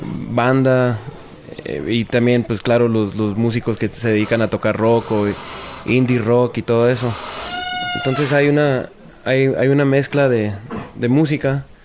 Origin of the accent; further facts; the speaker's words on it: Nogales, Sonora, Mexico; crecí en Nogales, Sonora, la cumbia es algo con lo que yo crecí, que ya la traigo en la sangre, en el DNA.